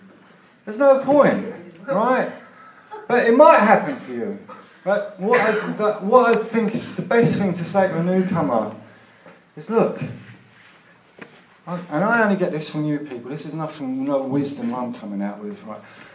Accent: London, United Kingdom; born there; I was born in Duquesne Road Hospital

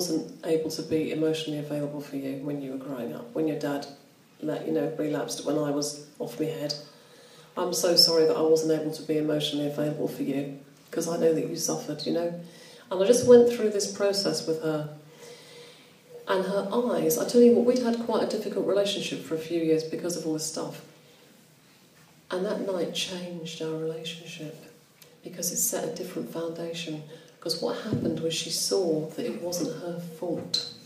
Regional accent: Bishop's Stortford, East of England, United Kingdom; I'm 52, I'm middle-aged, I grew up in Bishop Stortford

